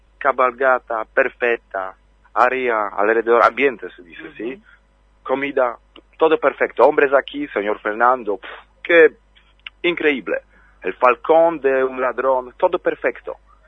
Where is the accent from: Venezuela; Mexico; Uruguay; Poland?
Poland; Spanish is a second language; en nuestro grupo, soy 56 personas de Polonia